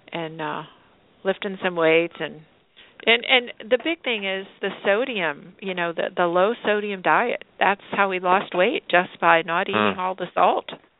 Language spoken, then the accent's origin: English; Butler, Pennsylvania, United States; also born or lived in Rochester, Pennsylvania; Well, I was born in Rochester, Pennsylvania, but my family moved to Butler when I was like in first grade. And so Brock and I both went to schools there in Butler.